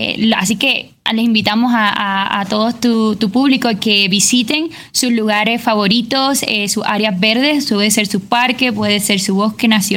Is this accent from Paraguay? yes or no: no; Puerto Rico; now in United States; que soy puertorriqueña, que soy latina y vivo en este país